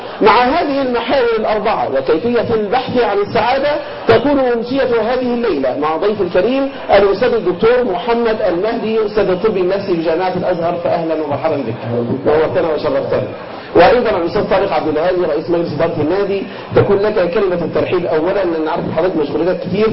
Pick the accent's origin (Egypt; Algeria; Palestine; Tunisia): Egypt; Mansoura, Dakahlia; لكن أول مرة أقابله في المنصورة، رغم إن من المنصورة إحنا الاثنين